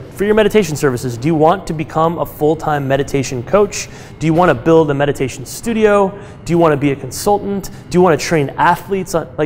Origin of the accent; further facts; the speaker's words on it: Peoria, Illinois, United States; I targeted very specific groups of people in my hometown, Peoria, Illinois.